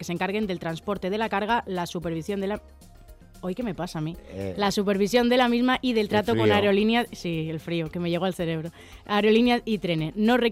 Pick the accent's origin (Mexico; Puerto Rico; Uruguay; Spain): Spain; Canary Islands; now in Madrid, Spain; Es que yo vengo de tierra cálida, vengo de Canarias